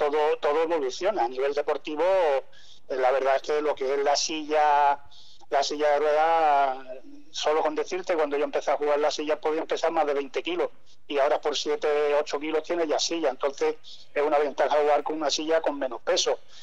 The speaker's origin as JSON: {"language": "Spanish", "region": "Andalusia", "country": "Spain", "tie": "born or raised there", "said": "No, yo vivo en Málaga, en un pueblo de Málaga, mi pueblo donde yo nací."}